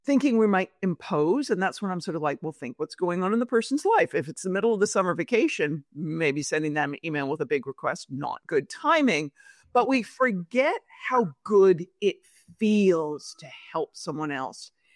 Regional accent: New York, United States; or just me being New Yorker telling her, I think it's all a bunch of crap.

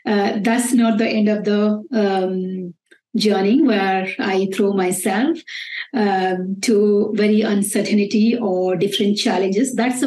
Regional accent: Bangalore, Karnataka, India; English is a second language; moved away as an adult; I came from Bangalore, which is a very happening and very noisy place.

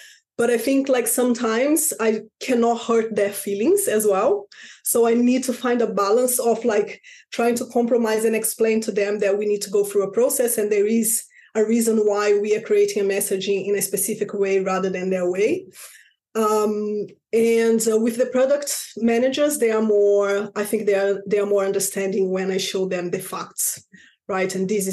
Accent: Rio de Janeiro, Brazil; moved away as an adult; now in London, United Kingdom; So that was my goal back in Brazil. I'm from Rio de Janeiro.

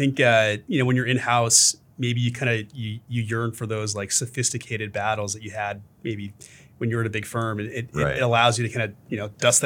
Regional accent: Chicago, Illinois, United States; not to pick on New York, but I'm from Chicago, you're from Boston, we can pick on New York.

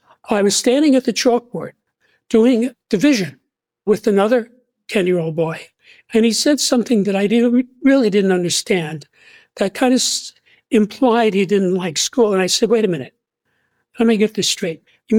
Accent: New York City, New York, United States; Well, I'm from New York City.

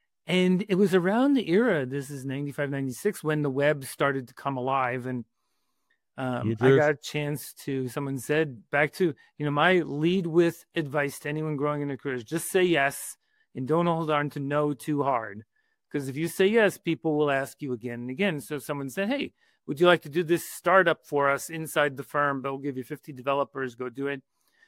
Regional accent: Bronx, New York, United States; You know, I grew up in the Bronx. I went to school there. The Bronx is a suburb of Manhattan. We wouldn't call it a fancy place.

